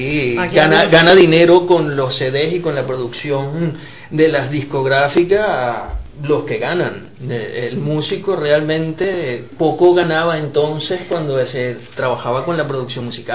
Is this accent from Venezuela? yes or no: yes; Venezuela; moved away as an adult; now in Spain; Yo soy venezolano, yo vengo de Venezuela, yo llegué hace 14 años a España